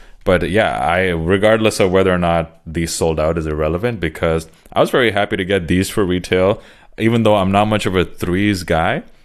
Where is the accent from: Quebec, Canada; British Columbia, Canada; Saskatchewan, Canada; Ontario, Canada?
Ontario, Canada; Toronto; So of course you guys know I am from Toronto. That's where I grew up